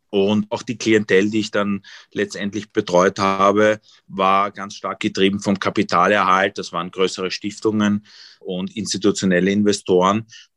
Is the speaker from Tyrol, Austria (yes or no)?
no; Vienna, Austria; moved away; also born or lived in East Germany; Ich bin ja geboren in Ostdeutschland. In Ostdeutschland war Gold ein ganz besonders gefragtes Gut. Das war sogar mehr gefragt als die Westmark. Wer dort Gold hatte, er hat eigentlich alles bekommen. Und mein Vater war Wiener. Ich bin als Baby